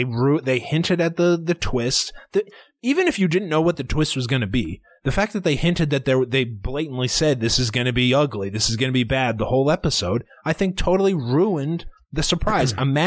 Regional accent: Iowa, United States; We're from Iowa.

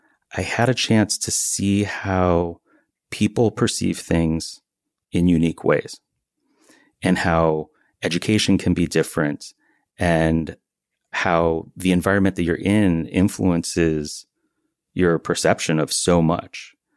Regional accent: Vermont, United States; born there; So I was born in Vermont.

